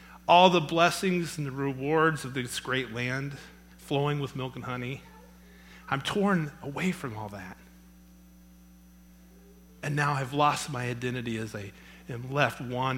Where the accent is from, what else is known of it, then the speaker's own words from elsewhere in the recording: Texas, United States; Now, I'm from Texas, okay? And Texas, we like cows, and we like bulls and steers and all that stuff.